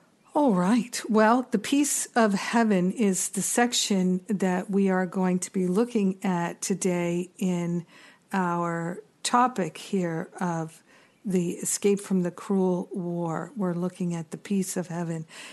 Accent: United States; the cruel war that's happening right now in the world that is most visible to me as an American is Russia's invasion of the Ukraine.

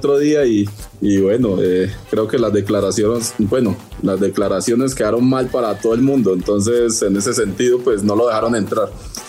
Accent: Colombia; imagínate que yo soy de Colombia

